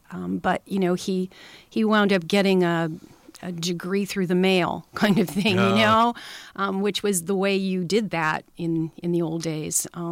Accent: Ohio, United States; also born or lived in Illinois; Well, I was born in Ohio, and that was my first library job in the Cincinnati area. And then I don't know, everybody knows Wayne County, but it's about an hour south of Cleveland. That was more of my home territory there.

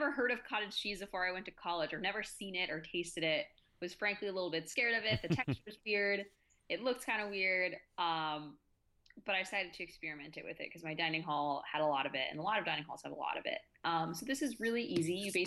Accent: Texas, United States; And then I'm from Texas. We live off of a diet of chips, salsa, and queso.

